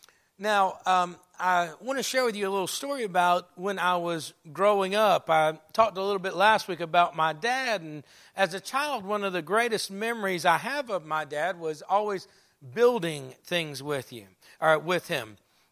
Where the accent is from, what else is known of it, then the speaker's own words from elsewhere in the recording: Conyers, Georgia, United States; I remember growing up in Conyers, Georgia, I think I went to 4 or 5 different elementary schools between kindergarten and 5th grade.